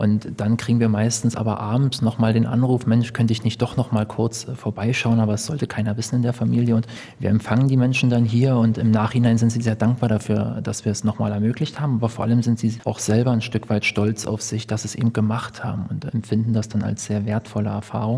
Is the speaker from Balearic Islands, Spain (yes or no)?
no; Andalusia, Spain; now in Germany; Ich bin in Spanien aufgewachsen, im Süden, in Andalusien, am Meer.